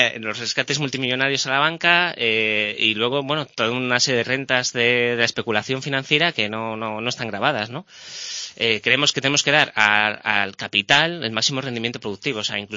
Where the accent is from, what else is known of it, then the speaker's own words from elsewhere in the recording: Santander, Cantabria, Spain; Mi madre es menorquina y mi padre es de León y yo nací en Santander. Y bueno, pues aquí me he criado, estudié aquí.